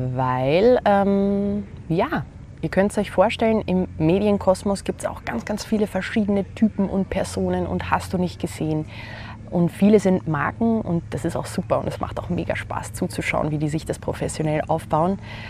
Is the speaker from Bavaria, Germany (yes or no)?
yes; Bavaria, Germany; accent: Viennese; also born or lived in Vienna, Austria; Ihr hört meinen wienerischen Akzent. Ich bin gebürtige Wienerin, bin aber seit meinem vierten Lebensjahr in Oberbayern und unter anderem am bayerischen Dorf großgewachsen.